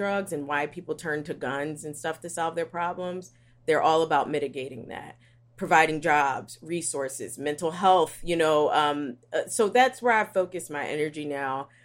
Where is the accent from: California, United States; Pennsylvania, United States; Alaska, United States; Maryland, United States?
Pennsylvania, United States; Philadelphia; You know, I am from West Philly. Most people in West Philly will not have the chance to even enter rehab.